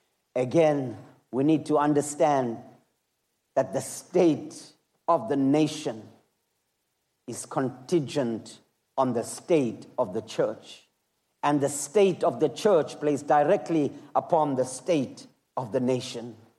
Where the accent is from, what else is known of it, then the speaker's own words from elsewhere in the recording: South Africa; I want you to know today that I am South African. I am African and I am patriotic to the nation that I live in.